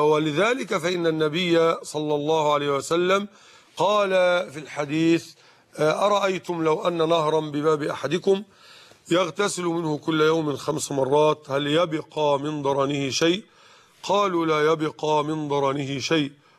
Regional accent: Mit Hadid, Dakahlia, Egypt; في السبت اللي قبل الماضي في قريتنا ميت حديد دقهلية

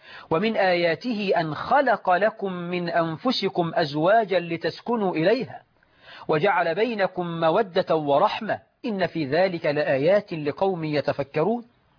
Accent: Egypt; بلدنا مصر

